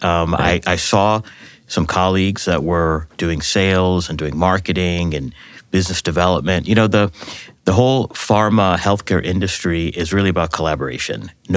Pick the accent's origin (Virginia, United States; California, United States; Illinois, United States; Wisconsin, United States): Illinois, United States; Chicago; You know, I grew up in Chicago, and my father was a chemical engineer, and my father worked in pharmaceuticals.